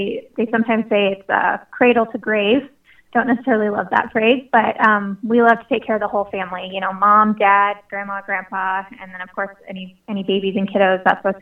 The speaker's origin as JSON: {"language": "English", "town": "Omaha", "region": "Nebraska", "country": "United States", "tie": "born or raised there", "said": "So I grew up in Omaha, and my mom was a nurse and then a nurse practitioner growing up."}